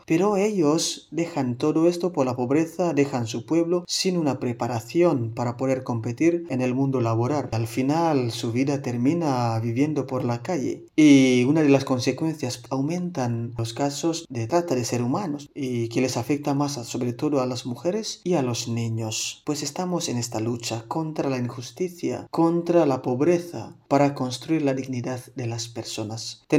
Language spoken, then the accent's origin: Spanish; Indonesia; Spanish is a second language; now in Spain; Yo vengo de Indonesia, pero actualmente vivo y trabajo en España.